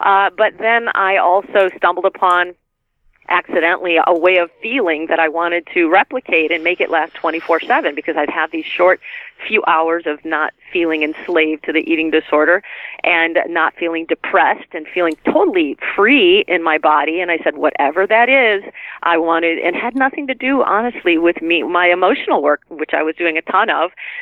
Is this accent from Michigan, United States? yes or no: yes; Michigan, United States; like the plastic that I grew up with in the Midwest in Michigan.